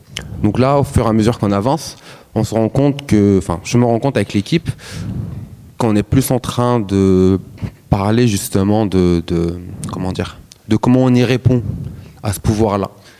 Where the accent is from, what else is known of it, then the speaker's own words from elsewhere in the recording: Algiers, Algiers Province, Algeria; born there; Moi, je suis né à Alger. Et en fait, j'ai passé une petite partie de mon enfance lors de la guerre civile en Algérie 89. De 99.